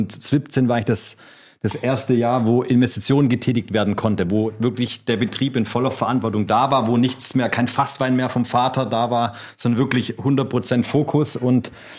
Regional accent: Stuttgart, Baden-Württemberg, Germany; ich bin in Stuttgart geboren und bin dann vor 2 Jahren aufs Weingut gekommen.

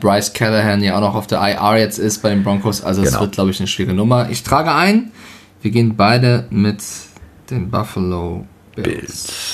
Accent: Switzerland; Ich bin Schweizer. Ich kann Schweizerdeutsch ohne Ende.

